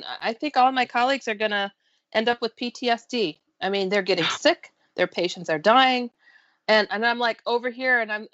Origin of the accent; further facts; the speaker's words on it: Wisconsin, United States; also born or lived in San Francisco; It's toasty, but I was originally from San Francisco but raised in Wisconsin, so.